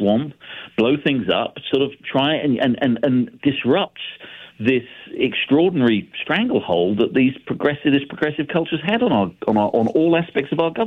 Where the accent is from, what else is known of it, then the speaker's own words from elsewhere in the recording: England, United Kingdom; now in United States; I grew up in England where we have a parliamentary system